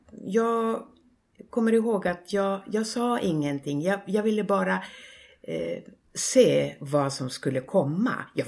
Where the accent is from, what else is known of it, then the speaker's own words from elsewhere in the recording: Muonio, Lapland, Finland; Swedish is a second language; moved away; also born or lived in Rovaniemi; Men jag växte upp i Muonio, där ingenting växte, ingenting som man odlade, förutom potatis förresten.